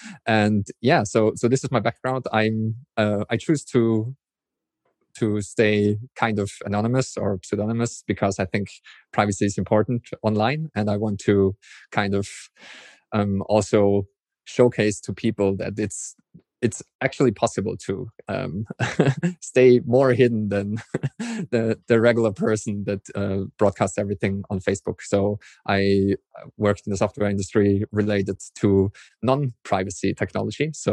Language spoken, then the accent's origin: English; Austria; So yeah, I'm from Austria. So Austrian now through and through.